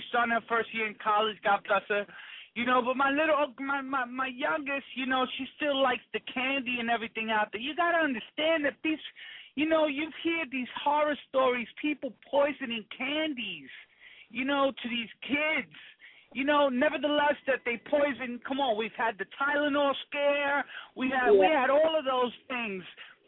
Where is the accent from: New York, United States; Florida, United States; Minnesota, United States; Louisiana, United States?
New York, United States; now in Massachusetts, United States; I'm a New Yorker, you know. I just recently moved out to Massachusetts